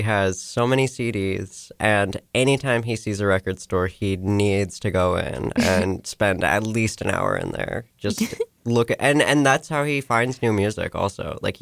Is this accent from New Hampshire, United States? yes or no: no; Atlanta, Georgia, United States; I'm from Atlanta, so we listen to a lot